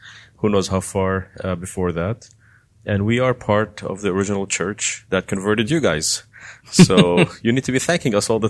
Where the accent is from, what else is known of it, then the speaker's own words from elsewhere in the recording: Israel; Well, I grew up in the Holy Land, and I grew up in a very beautiful evangelical family.